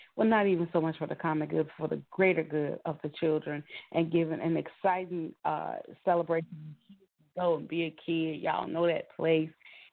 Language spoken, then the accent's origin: English; Chicago, Illinois, United States; the open sled rides that I used to have back in Chicago in my hometown, where we would go up to the lakefront